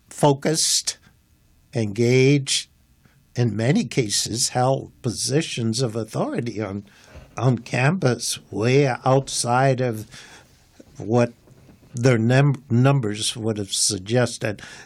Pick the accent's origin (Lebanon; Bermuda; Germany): Bermuda; Well, as you may remember, I was born in Bermuda and I grew up there.